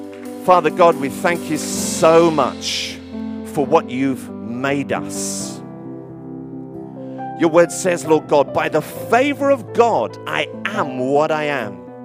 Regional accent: Tottenham, London, United Kingdom; as you do, growing up in Tottenham.

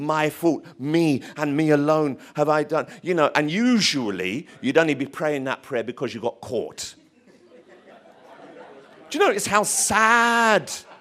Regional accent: Tottenham, London, United Kingdom; I grew up in Tottenham. We had this little friend living down the road.

